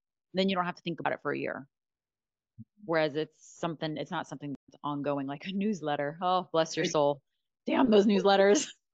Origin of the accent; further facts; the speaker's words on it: Scottsdale, Arizona, United States; I'm from Arizona. I'm from Scottsdale. And so that's why I have my license there.